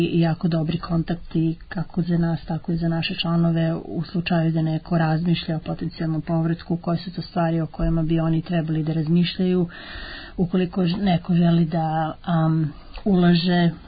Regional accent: United Kingdom; jer mi smo svi iz Britanije i britanski državljani također

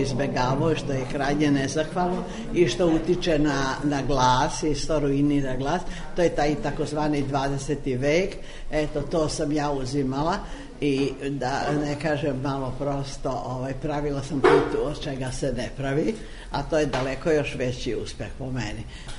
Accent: Sarajevo, Federation of Bosnia and Herzegovina, Bosnia & Herzegovina; Ja sam znala da će to biti moja životna prekretnica jer sam došla iz Sarajeva

